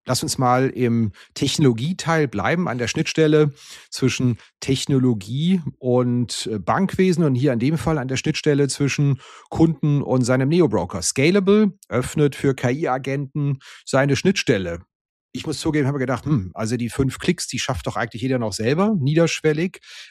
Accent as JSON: {"language": "German", "town": "Frankfurt", "region": "Hesse", "country": "Germany", "said": "Als Frankfurter wusste ich das offen gestanden gar nicht."}